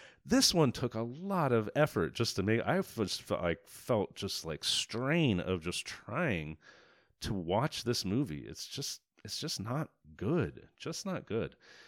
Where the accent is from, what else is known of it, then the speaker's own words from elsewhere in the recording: Sacramento, California, United States; it's scheduled to open in my hometown of Sacramento at the Tower Theater next Friday, March 6th.